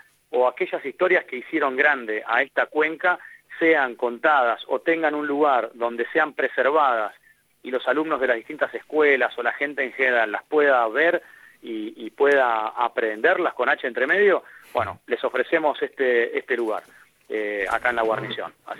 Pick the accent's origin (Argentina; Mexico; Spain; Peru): Argentina; como argentinos tenemos el deber de preservar nuestro patrimonio